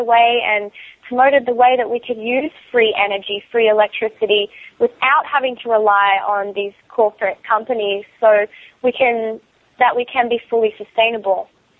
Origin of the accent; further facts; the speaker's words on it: Australia; I grew up in the outback